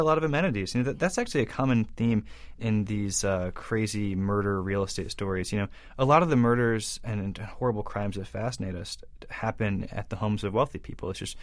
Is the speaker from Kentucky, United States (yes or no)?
no; New York, United States; I mean, as a New Yorker, I guess I just have an interest in real estate like anybody else.